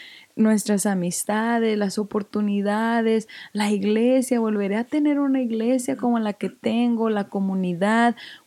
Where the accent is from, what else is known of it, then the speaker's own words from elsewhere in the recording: Mexico; also born or lived in Arizona; now in United States; La primera fue cuando me vine de México para acá, y creo que esa fue la que más me dolió. Y la segunda fue cuando me mudé a Colorado de Arizona.